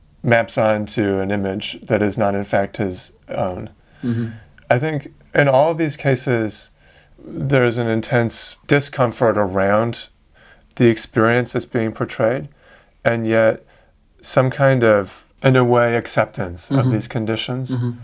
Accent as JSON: {"language": "English", "town": "Vancouver", "region": "British Columbia", "country": "Canada", "tie": "born or raised there", "lives_now": "London, United Kingdom", "said": "I mean, I grew up in Vancouver in Canada."}